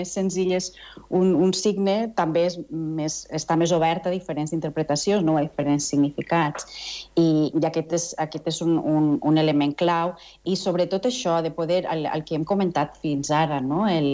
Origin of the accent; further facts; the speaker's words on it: Valencian Community, Spain; Jo soc valenciana